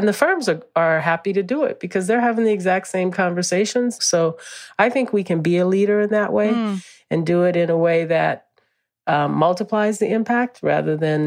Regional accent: New Orleans, Louisiana, United States; I grew up in New Orleans. Hurricane Katrina is the kind of storm we're going to see more of in a climate impacted future. And, you know, we lost the home I grew up in.

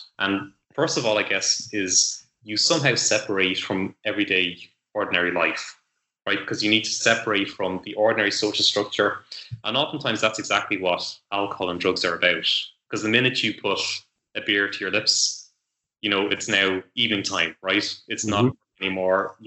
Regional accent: Ireland; I'm from Ireland

